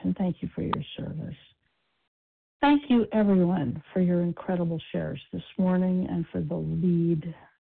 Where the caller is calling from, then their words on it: Oregon, United States; Hi, good morning. … from Oregon.